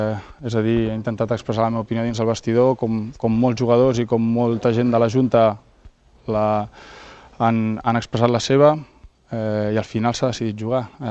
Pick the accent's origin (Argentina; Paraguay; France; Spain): Spain; Catalonia; Soy y me siento catalán